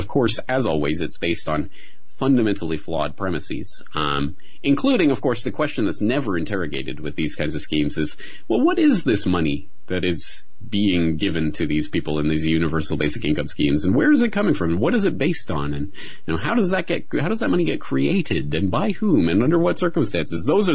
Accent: Canada; I'm Canadian. I'm kind of socialist by default or socialist by birth.

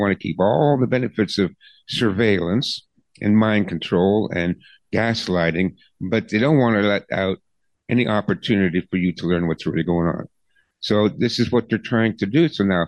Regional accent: Canada; I mean, I'm a Canadian.

